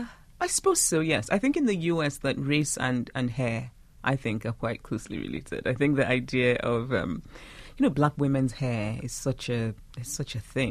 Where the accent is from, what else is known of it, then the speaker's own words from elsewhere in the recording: Nigeria; how they relate to me as a Nigerian who's Anglophone